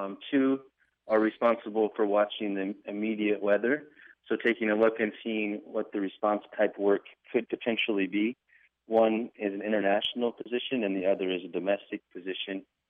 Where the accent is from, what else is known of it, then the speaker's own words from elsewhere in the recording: Iowa, United States; I grew up in Iowa and graduated from the University of Iowa mm-hmm. in 2009 in the fall.